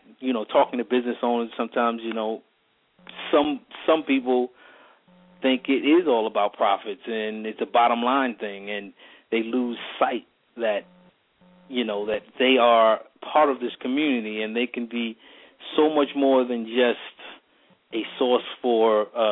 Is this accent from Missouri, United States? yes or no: no; Brooklyn, New York, United States; born there; As you already mentioned, I was born in Brooklyn, raised by a preacher.